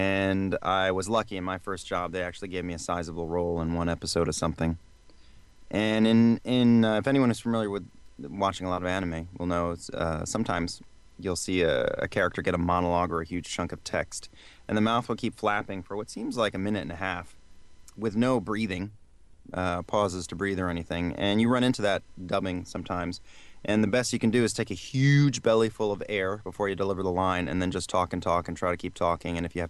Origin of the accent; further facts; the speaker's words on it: New Jersey, United States; now in Los Angeles, United States; So I grew up in New Jersey, first stop out of the Lincoln Tunnel. And could see the city from my house